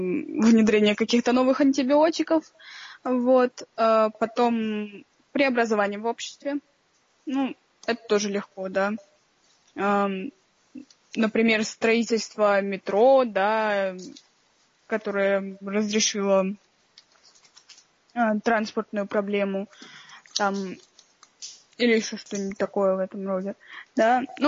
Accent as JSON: {"language": "Russian", "town": "Arkhangelsk", "region": "Arkhangelsk Oblast", "country": "Russia", "lives_now": "Saint Petersburg, Russia", "said": "Я из Питера. Ну, я как бы из Архангельска, но переехала в Питер."}